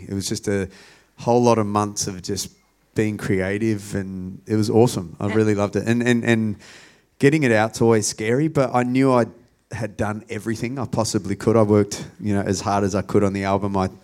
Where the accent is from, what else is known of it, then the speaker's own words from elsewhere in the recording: Adelaide, South Australia, Australia; I grew up in Adelaide, and Adelaide always gets skipped by a lot of my favourite artists.